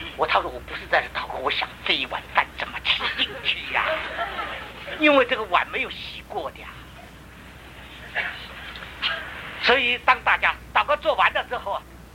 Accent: Tibet, China; 哎，我西藏人这个舌头特别长

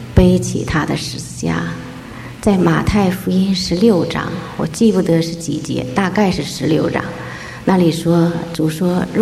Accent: China; 也让我们从国内来的这些人特别向我们的弱点挑战

